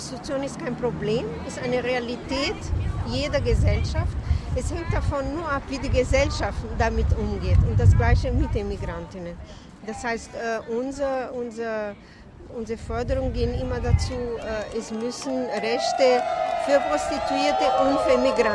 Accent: Brazil; German is a second language; now in Germany; Ich komme aus Brasilien und lebe in Deutschland.

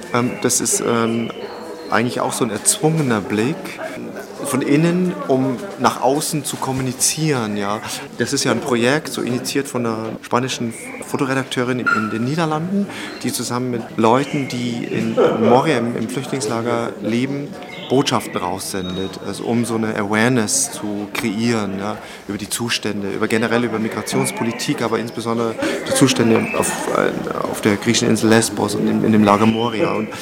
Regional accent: Munich, Bavaria, Germany; Wir sind alle aus München, mehr oder weniger, also Umkreis auch

